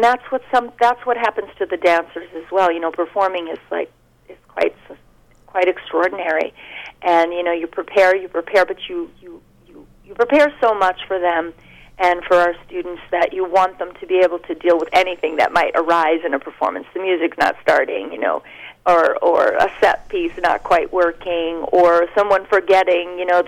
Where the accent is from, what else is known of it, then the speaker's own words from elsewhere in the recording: Torrington, Connecticut, United States; I grew up in Torrington, so for me the Warner Theater is very special.